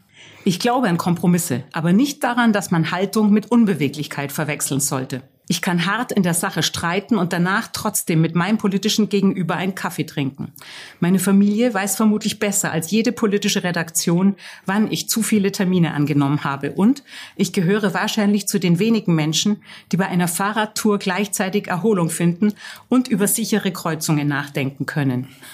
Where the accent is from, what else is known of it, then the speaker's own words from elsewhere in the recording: Augsburg, Bavaria, Germany; born there; Geboren wurde ich 1968 in Augsburg.